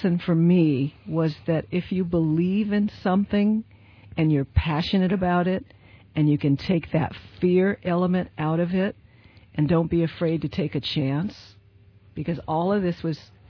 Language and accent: English; Vallejo, California, United States; I grew up in Vallejo.